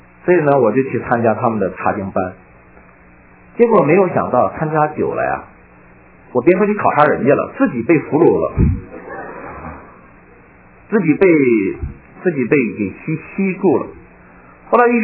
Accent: China; moved away; 我们中国人固然贫穷啊，固然没有民主，可是我们中国人更缺少的是什么？

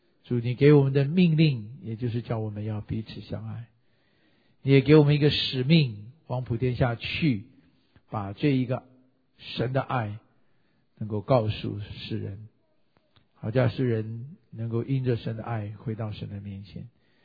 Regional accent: China; 我们其实中国人还有另外一个情人节

